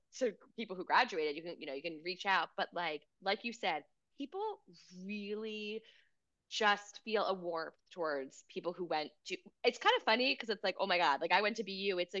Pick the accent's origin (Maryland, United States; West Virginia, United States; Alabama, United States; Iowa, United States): Maryland, United States; Very, I'm from Maryland. As you know, we, no matter what, we have a lot of excitement around Maryland, around our flag.